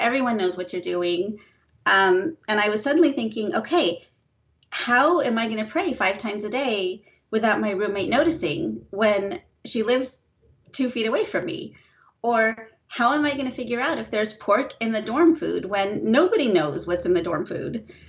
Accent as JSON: {"language": "English", "town": "Long Beach", "region": "California", "country": "United States", "tie": "born or raised there", "said": "And then I grew up in Long Beach, just south of Los Angeles."}